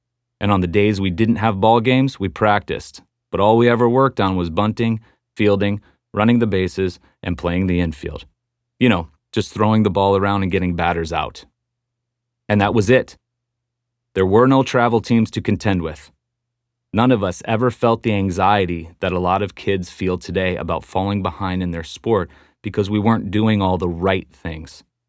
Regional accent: Terre Haute, Indiana, United States; Growing up in Terre Haute, Indiana, I never had a professional baseball lesson, not one lesson.

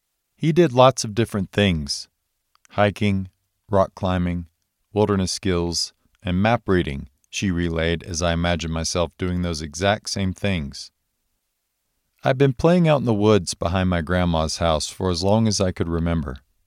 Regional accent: Gaffney, South Carolina, United States; my mom and sister had driven me the 2.5 hours from my hometown of Gaffney, South Carolina, to get there.

